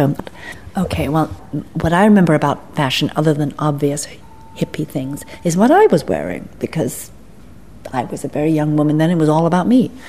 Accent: England, United Kingdom; now in United States; Because I came from England, I was much less acutely aware of the Vietnam War than had I been raised in the States.

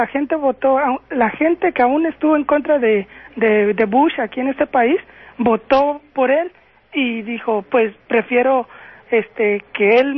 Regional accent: Mexico City, Mexico; Yo soy de la Ciudad de México.

